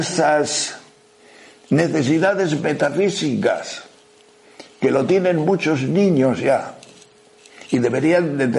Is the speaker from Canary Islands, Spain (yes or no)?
no; Castile and León, Spain; also born or lived in Asturias; con mis padres en Asturias y yo estaba en León con mi abuela. Y en aquel tiempo, cuando en el pueblo, mi pueblo, se recibía una carta